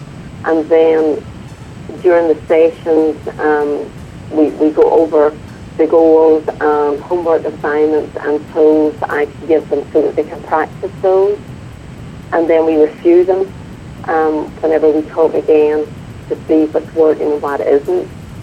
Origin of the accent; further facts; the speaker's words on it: Northern Ireland, United Kingdom; my background of growing up in the Troubles and all my life experiences